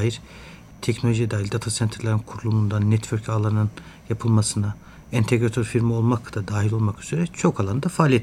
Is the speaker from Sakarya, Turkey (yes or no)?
no; Ankara, Turkey; born there; 1983 yılında Ankara'da dünyaya geldim.